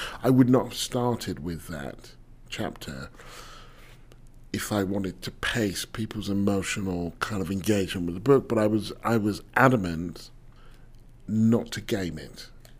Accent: United Kingdom; I wouldn't even know what they are because I'm British.

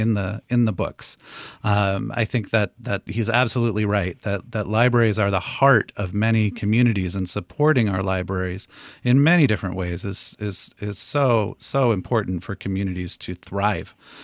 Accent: Vergennes, Vermont, United States; I grew up in Vergennes, and some of my earliest memories are going

